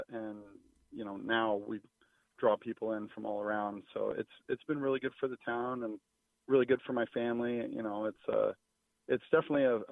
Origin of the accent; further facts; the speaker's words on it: Paxton, Massachusetts, United States; also born or lived in Arizona / Boston; Actually, I grew up in Paxton, graduated from Paxton, and then ended up in Arizona going to chef school out there, and then Boston as a chef, and kind of bounced around.